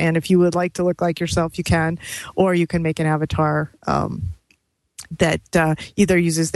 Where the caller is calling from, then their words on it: Weston, Massachusetts, United States; I'm coming from Weston, Massachusetts, just outside Boston.